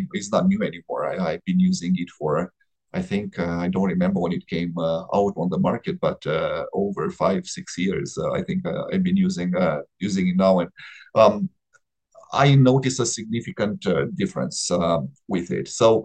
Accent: Romania; But, you know, I grew up in Romania and did my medical school in Romania.

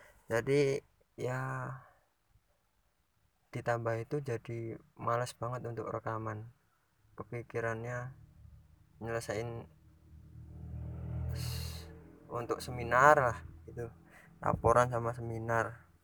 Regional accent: Mbrosot, Special Region of Yogyakarta, Indonesia; Selama ini kan aku aslinya Mbrosot

